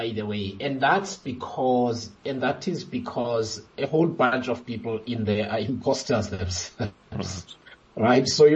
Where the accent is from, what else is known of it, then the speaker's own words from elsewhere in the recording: Eastern Cape, South Africa; I am from the Eastern Cape.